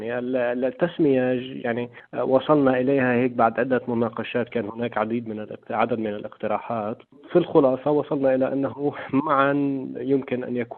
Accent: Lebanon; لا يمكن أنه نحن كشباب لبنانيين وعرب أن نقوم بها لوحدنا

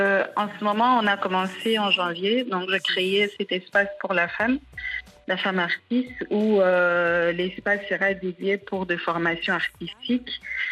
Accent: Goma, North Kivu, DR Congo; Si je rentre chez moi à Goma, ça serait quoi la chose la plus importante ?

